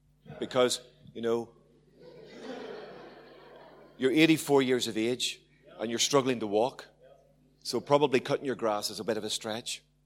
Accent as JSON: {"language": "English", "country": "Ireland", "said": "I mean, I'm an Irishman."}